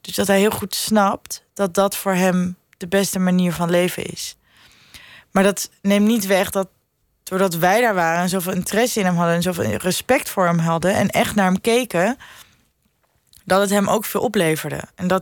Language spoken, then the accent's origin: Dutch; Arnhem, Gelderland, Netherlands; Nou, ik kom uit Arnhem.